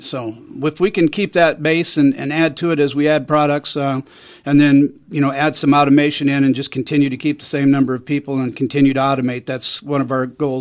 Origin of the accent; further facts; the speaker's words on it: McLouth, Kansas, United States; Well, when I grew up back in McClouth, Kansas, we used to go to a place up at Lansing called Wiley's Country Boy Meats.